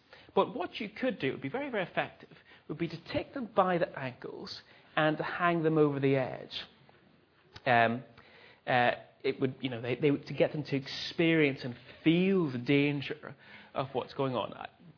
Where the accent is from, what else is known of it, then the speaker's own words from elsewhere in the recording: Northern Ireland, United Kingdom; back in my home country, Northern Ireland